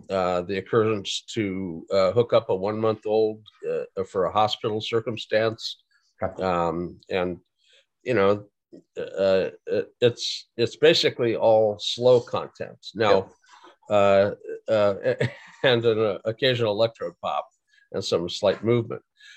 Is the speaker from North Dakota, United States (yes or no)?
yes; Fargo, North Dakota, United States; So, getting snowed in is something I grew up with. I grew up in Fargo.